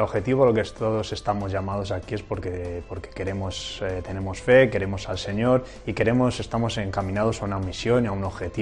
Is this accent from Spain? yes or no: yes; Peñaranda de Bracamonte, Castile and León, Spain; soy de Peñaranda de Bracamonte, tengo 33 años y bueno, este es mi primer año aquí.